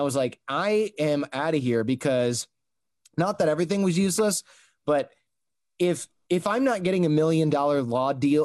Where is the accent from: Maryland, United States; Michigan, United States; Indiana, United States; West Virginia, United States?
Michigan, United States; because I grew up in Michigan